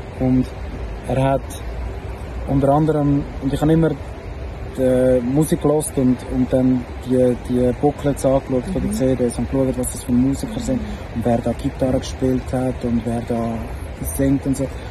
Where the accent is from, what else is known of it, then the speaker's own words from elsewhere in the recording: Rapperswil, St. Gallen, Switzerland; Ich bin Musiker. Und ich komme aus Rapperswil am Zürichsee. Ich habe nicht wirklich so ein emotionales Zuhause. Ich bin weder so Zürcher am Zürichsee noch St. Galler